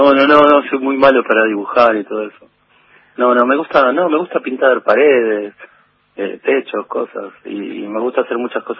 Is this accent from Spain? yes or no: no; Baradero, Buenos Aires Province, Argentina; Y van a vivir a Baradero, que es mi pueblo